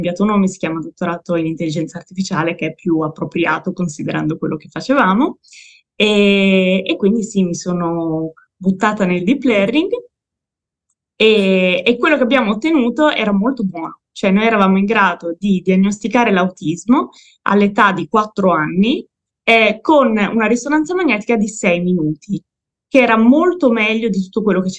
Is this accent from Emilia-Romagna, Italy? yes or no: yes; Modena, Emilia-Romagna, Italy; io sono originaria di Modena